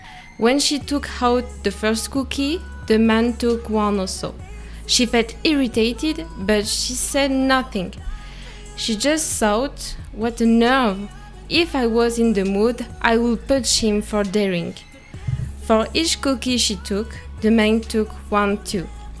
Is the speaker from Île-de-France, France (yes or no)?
no; Brittany, France; English is a second language; I come from a very little city near to Rennes in Brittany in France, and I'm very happy to be here in Macedonia in Prelep.